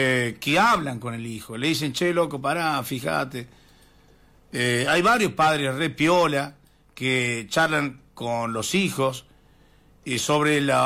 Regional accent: Argentina; somos los argentinos, somos así, pagamos a última hora.

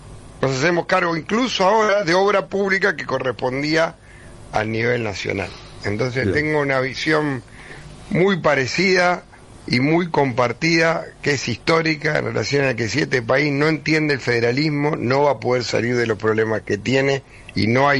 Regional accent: Rosario, Santa Fe, Argentina; Nuestro tricentenario. Y yo soy rosarino.

